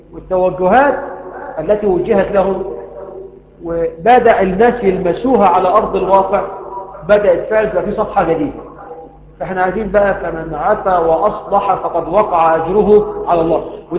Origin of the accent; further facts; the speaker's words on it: Egypt; بلدنا مصر